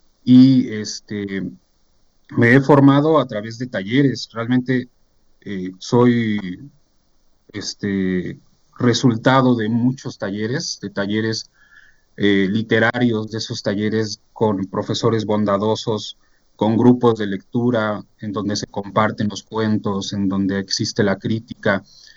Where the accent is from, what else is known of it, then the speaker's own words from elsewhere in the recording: Mexico City, Mexico; also born or lived in Cuautitlán Izcalli; now in Atlixco, Mexico; en Atlixco, Puebla, vivo aquí desde hace casi 8 años. Soy originario de la Ciudad de México, nací en la Ciudad de México. Después me fui a vivir al Estado de México, a Cuautitlán Izcalli